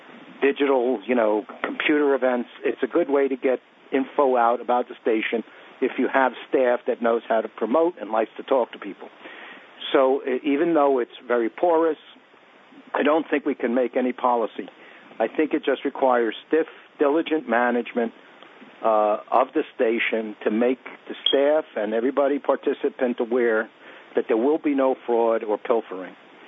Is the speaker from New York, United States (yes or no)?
yes; New York City, New York, United States; I grew up in Coney Island, so it's kind of like a freak show or a carnival thing or a ride.